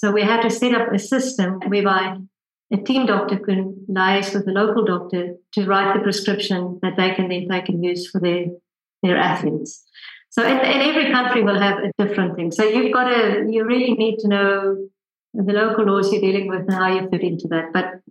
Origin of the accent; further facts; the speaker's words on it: South Africa; I mean, I'm South African, so I had a fairly good idea